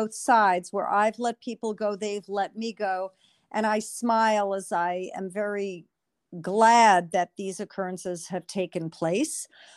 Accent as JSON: {"language": "English", "region": "New York", "country": "United States", "lives_now": "New Jersey, United States", "said": "I'm a New Yorker, now in New Jersey, originally a therapist."}